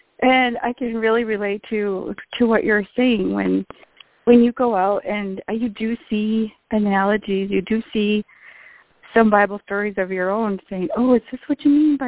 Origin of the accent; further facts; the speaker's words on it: Holland, Michigan, United States; I'm from Holland, Michigan.